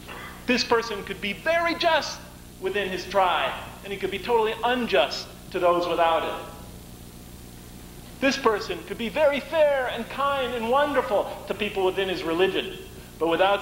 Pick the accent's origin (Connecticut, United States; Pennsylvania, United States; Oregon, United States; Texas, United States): Connecticut, United States; Bridgeport; You know, when I was a teenager growing up in Bridgeport, Connecticut, my gang or group was essentially white, mostly Italian Americans, although I'm German.